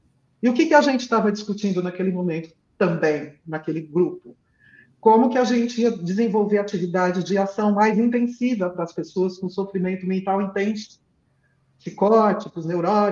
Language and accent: Portuguese; São Paulo, Brazil; born there; Eu escolhi exatamente o centro de saúde do bairro onde eu nasci.